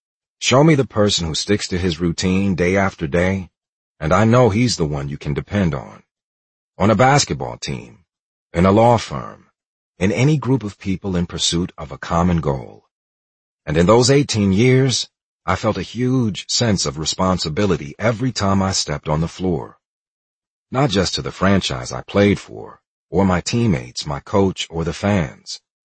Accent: South Carolina, United States; You see, I could have been like some of those kids I grew up with in South Carolina, who never thought they could make it as a professional athlete.

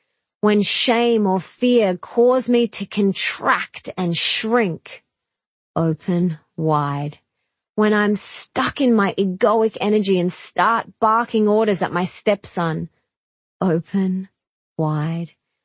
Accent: Australia; such as being born and raised in Australia with parents who love me and a healthy body.

